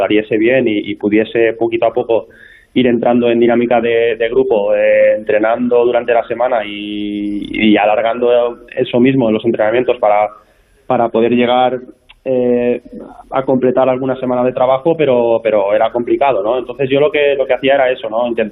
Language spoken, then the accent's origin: Spanish; Villarreal, Valencian Community, Spain; sobre todo porque hubo mucha gente también de mi pueblo, la gente de Villarreal, por supuesto, que me han apoyado